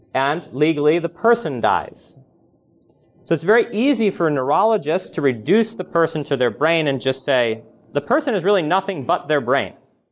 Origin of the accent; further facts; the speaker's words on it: Boston, Massachusetts, United States; so in the north, I'm from the Boston area, we call traffic circles, we call them rotaries.